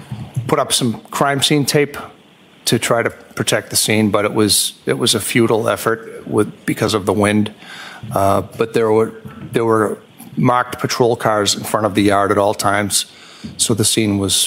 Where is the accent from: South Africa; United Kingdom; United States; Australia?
United States; Canton; We moved here, excuse me, we moved to Canton when I was 5 years old.